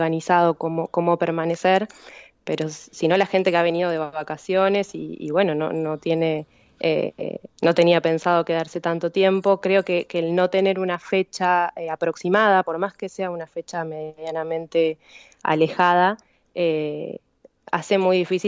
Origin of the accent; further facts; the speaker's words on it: La Plata, Buenos Aires Province, Argentina; soy de La Plata.